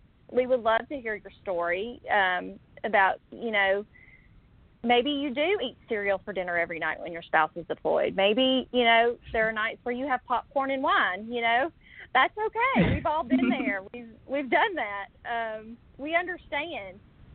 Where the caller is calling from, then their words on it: Franklin, Tennessee, United States; But we're in the middle of a PCS, so I'm calling in from Franklin, Tennessee. We're on our way from Louisiana to North Dakota